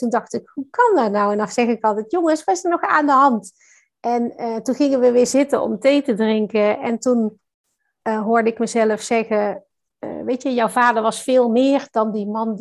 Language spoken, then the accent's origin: Dutch; North Brabant, Netherlands; Ik kom uit Brabant, sorry.